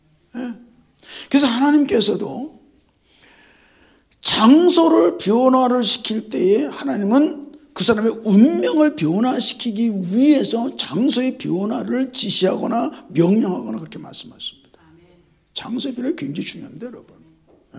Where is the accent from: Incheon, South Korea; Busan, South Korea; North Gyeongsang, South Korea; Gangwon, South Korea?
Incheon, South Korea; also born or lived in Yeongjongdo / Seoul; now in United States; 어려서 인천에서 태어나서 영종도로 가서 다시 인천으로 나와서 또 서울로 와서 서울에서도 동대문구에서 송동구에서 강남구로 또 미국으로